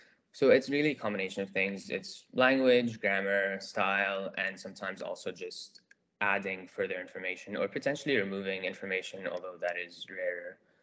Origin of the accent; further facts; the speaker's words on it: Lebanon; I grew up abroad. I grew up in Lebanon